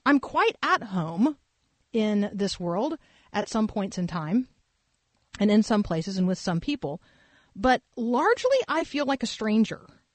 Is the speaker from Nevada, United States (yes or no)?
no; Tampa, Florida, United States; also born or lived in Muncie, Indiana / New Jersey / Texas / Georgia; Now, I was born in Muncie, Indiana. I was raised in Tampa, Florida. I have since lived in New Jersey, Texas, Georgia, Florida, South Carolina, and Tennessee.